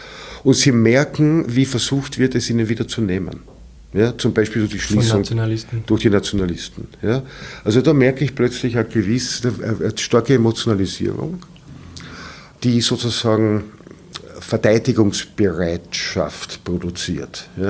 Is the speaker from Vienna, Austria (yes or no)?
yes; Vienna, Austria; ich bin als Österreicher kein Deutscher, sagen wir es mentalitätsmäßig, ja. Wobei mir nicht einmal österreichische Identität wirklich etwas sagt, weil ich schon nicht weiß, was habe ich als Wiener mit einem Tiroler Bergbauern jetzt identitätsmäßig oder kulturell gemeinsam.